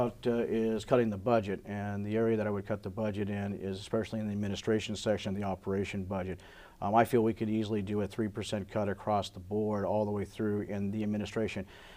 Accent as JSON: {"language": "English", "town": "Houston", "region": "Alaska", "country": "United States", "tie": "born or raised there", "said": "Been in Alaska for over 47 years. Wife and son are from the Valley, from the Palmer area and that. I grew up in Houston, and then moved around the state a little bit for working"}